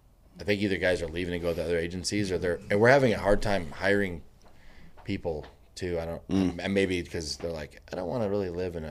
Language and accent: English; Missouri, United States; now in El Paso, United States; In Northeast Missouri.